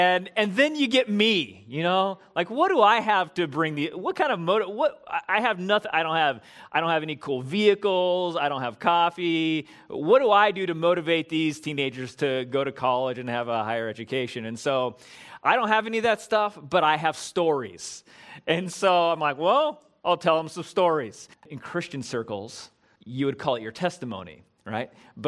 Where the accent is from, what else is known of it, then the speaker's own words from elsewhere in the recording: California, United States; I grew up here in Southern California, so I didn't know real humidity until I couldn't breathe.